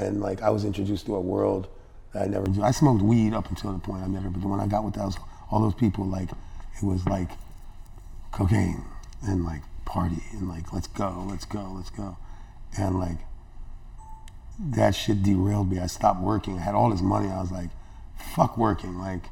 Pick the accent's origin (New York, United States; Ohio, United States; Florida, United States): Florida, United States; Florida. I haven't been to Florida since before Philly, and like I blew up. Now I'm coming back to my hometown.